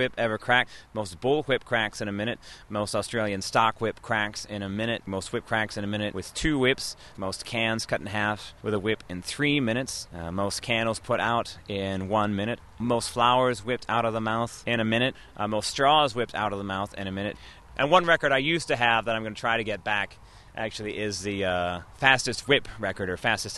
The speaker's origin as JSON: {"language": "English", "town": "Fall Creek", "region": "Wisconsin", "country": "United States", "said": "I'm from Fall Creek, Wisconsin, and I'm 33 years old."}